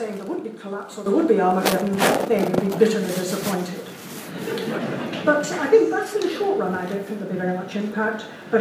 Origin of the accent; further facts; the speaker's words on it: North West England, United Kingdom; accent: Cheshire; please note I've gone back to my Cheshire accent.